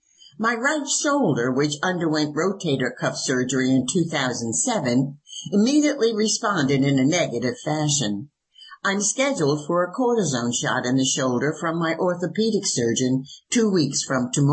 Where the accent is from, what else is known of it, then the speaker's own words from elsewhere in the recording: New Haven, Connecticut, United States; I grew up in New Haven, Connecticut, and have been a Big Blue fan all my life.